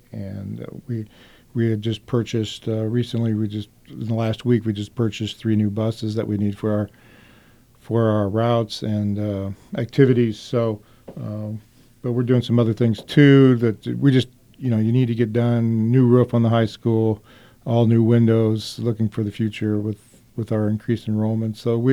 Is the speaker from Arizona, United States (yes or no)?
no; Kansas, United States; I grew up in Western Kansas, went to K-State to get my undergraduate degree